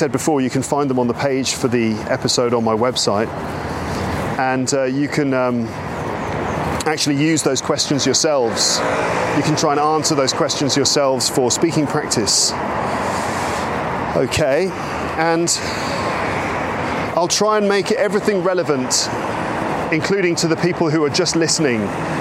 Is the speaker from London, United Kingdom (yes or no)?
yes; London, United Kingdom; London, which is basically my hometown, kind of.